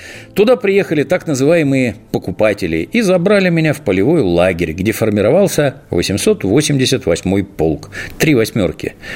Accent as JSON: {"language": "Russian", "town": "Nizy", "country": "Ukraine", "tie": "born or raised there", "said": "А на левом, прямо напротив, стоит село Низы, откуда я родом."}